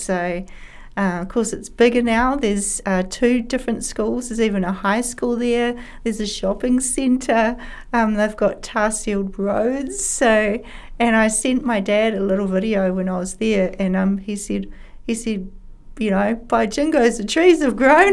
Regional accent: Newman, Western Australia, Australia; also born or lived in New Zealand; poisonous snakes and spiders that we would have to be careful of every day growing up in Newman.

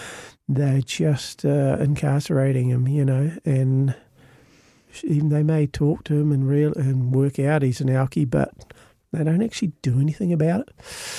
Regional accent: Ireland; I'm Irish, so it's really hard for me to keep those four-letter ones in.

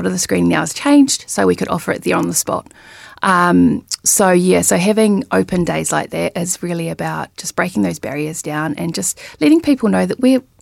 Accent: Wellington, New Zealand; I grew up in Wellington

